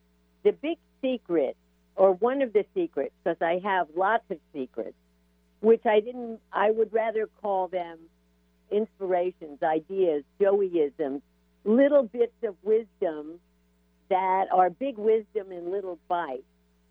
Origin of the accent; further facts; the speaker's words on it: New York, United States; I was raised in New York in the suburbs.